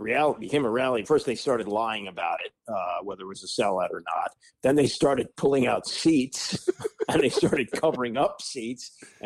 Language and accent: English; Washington, District of Columbia, United States; But growing up in Washington, we had maybe 20 Senators games shown on television throughout the year.